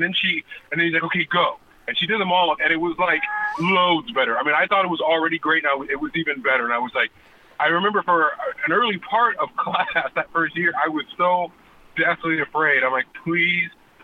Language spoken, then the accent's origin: English; California, United States; I grew up in Orange County at a regular school.